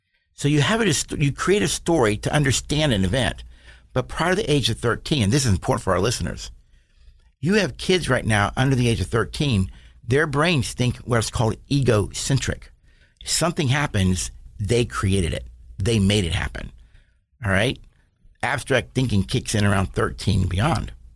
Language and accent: English; Miami, Florida, United States; So like when I was born in Miami, 1961, I was living with my dad and my stepmom.